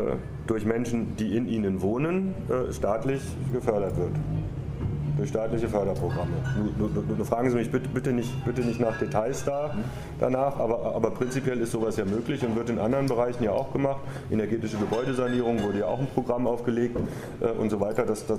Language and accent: German; Wiesbaden, Hesse, Germany; born there; now in Berlin, Germany; ich bin ja erst 89 nach Berlin gekommen, ich bin ja in Wiesbaden geboren